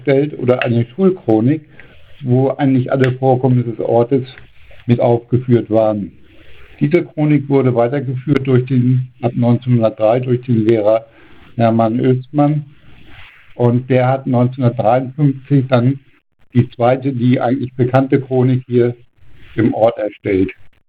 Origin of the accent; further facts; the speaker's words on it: Böttenstedt, Germany; born there; ich bin hier 1953 in Böttenstedt geboren.